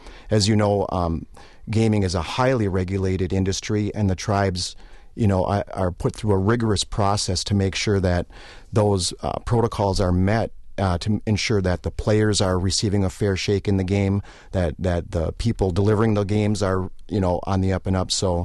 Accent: Wisconsin, United States

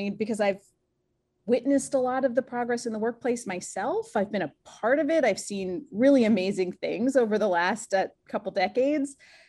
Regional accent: Idaho, United States; I was on a T-ball team when I was growing up in Idaho.

